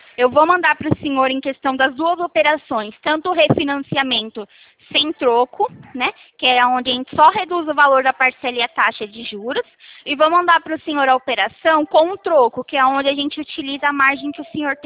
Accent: Araras, São Paulo, Brazil; eu sou aqui de Araras.

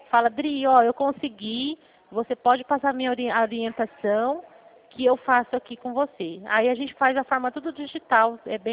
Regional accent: São Paulo, Brazil; Eu sou do interior de São Paulo

